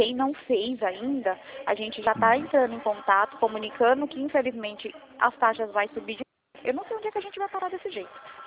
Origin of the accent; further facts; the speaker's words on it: Bahia, Brazil; Sou baiana, né?